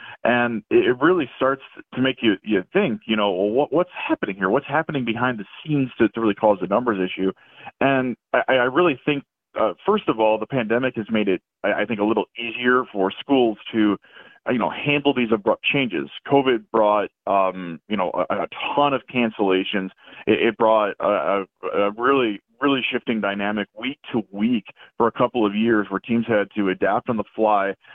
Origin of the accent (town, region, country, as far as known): Cadott, Wisconsin, United States; born or raised there